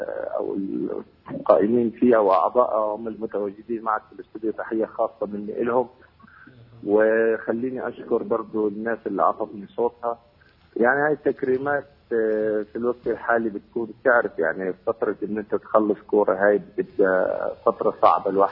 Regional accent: Palestine; وطبعا فخور كوني فلسطيني، فخور كوني مثل في المنتخب الفلسطيني

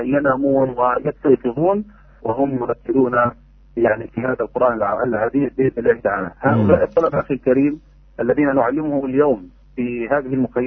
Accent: Gaza, Gaza Strip, Palestine; من التعليم الإلكتروني الذي يتلقاه عندنا في غزة،

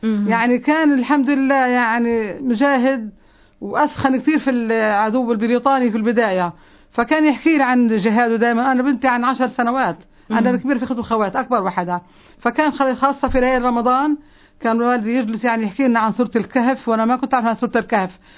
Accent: Palestine; نحن فلسطينيين أرضنا محتلة،

